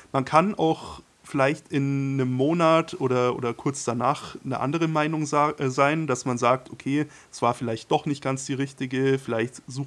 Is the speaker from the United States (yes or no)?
no; Bavaria, Germany; born there; wie Mariela gerade schon gesagt hat. Ich bin 22 Jahre alt, komme gebürtig aus Bayern